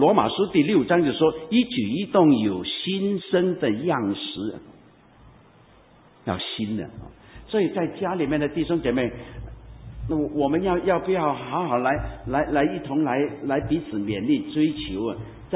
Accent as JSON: {"language": "Chinese", "country": "Hong Kong", "said": "我是香港人，不但是脾气暴躁，讲的话都是带着一种苦毒、毒气"}